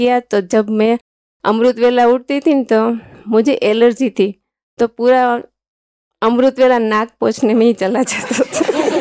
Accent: Surat, Gujarat, India; मैं गुजरात से हूँ सूरत से हूँ

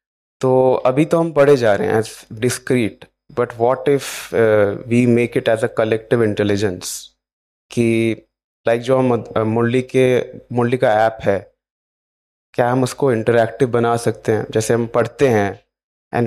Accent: Kolkata, West Bengal, India; और मैं कोलकाता से हूँ.

